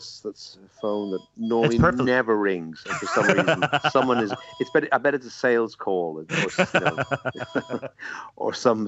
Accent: Dublin, Leinster, Ireland; I grew up in Dublin in the 60s, 70s. And I think I was one of six kids, and I was the youngest.

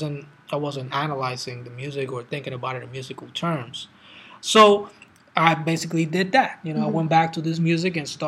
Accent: Puerto Rico; growing up in Puerto Rico

